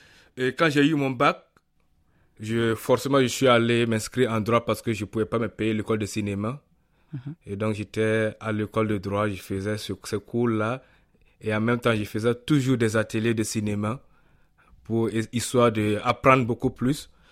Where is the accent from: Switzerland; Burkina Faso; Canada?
Burkina Faso; Et je viens du Burkina Faso, que l'on dit le pays des hommes intègres